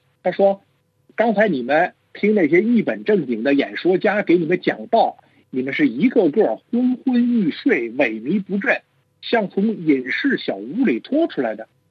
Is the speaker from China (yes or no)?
yes; China; 用我们中国人常说的话呢就是傻大姐